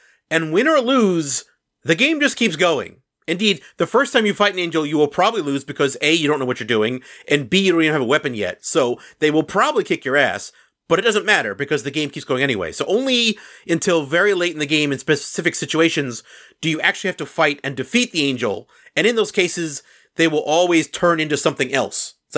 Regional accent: United States; So, you know, as an American who grew up in the 80s, of course, Ishtar to me is famously the worst movie ever made

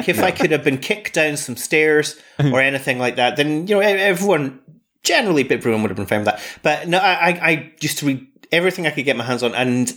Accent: Scotland, United Kingdom; I'm a Scottish podcasting person.

